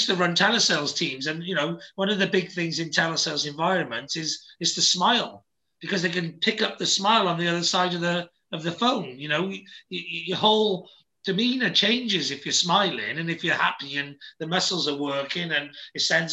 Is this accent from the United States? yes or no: no; Wales, United Kingdom; I'm the Welsh dragon. I'm the only Welsh dragon. Whereas in Wales, I'm just another Welsh person, you know?